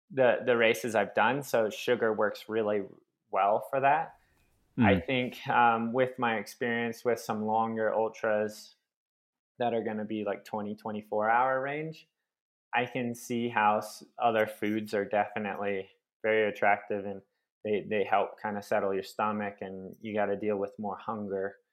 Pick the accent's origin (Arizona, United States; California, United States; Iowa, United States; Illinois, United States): Arizona, United States; Phoenix; kind of own the fact that I'm from Phoenix, Arizona, and it's like one of the hottest places in the US.